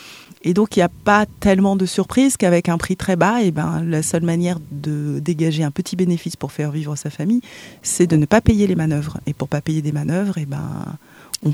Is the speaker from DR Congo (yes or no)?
no; Côte d’Ivoire; moved away as an adult; also born or lived in Bolivia; now in France; moi, je suis ivoirienne, j'ai grandi là-bas. Quand j'ai passé le bac, je suis venue en France pour étudier. Mais on a vécu ensemble en Bolivie.